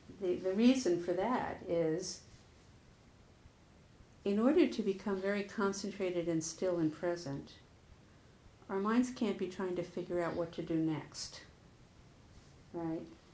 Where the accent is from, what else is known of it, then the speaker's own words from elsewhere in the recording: New York, United States; And so fence, in the world that I grew up in New York, a fence was somebody who you'd bring stolen goods